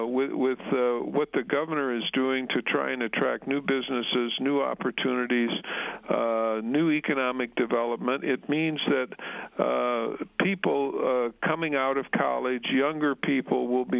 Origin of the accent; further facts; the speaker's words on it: Peoria, Illinois, United States; In my hometown of Peoria, we have a very, very significant transit system.